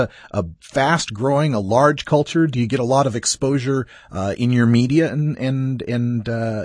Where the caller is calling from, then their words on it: Portland, Oregon, United States; I'm calling you from Portland, Oregon